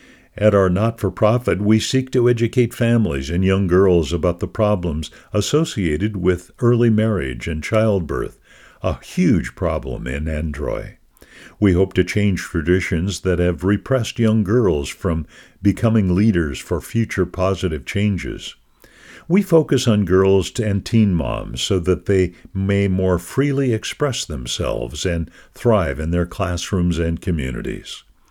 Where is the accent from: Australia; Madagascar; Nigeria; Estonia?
Madagascar; now in United States; I grew up singing in this church until I left Madagascar. I'm a Lutheran here in the U.S.